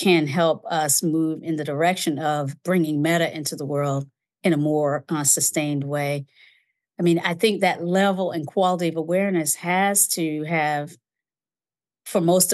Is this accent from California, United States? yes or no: no; Kinston, North Carolina, United States; as a little girl growing up in Kinston, North Carolina, born, I proudly named the year as 1967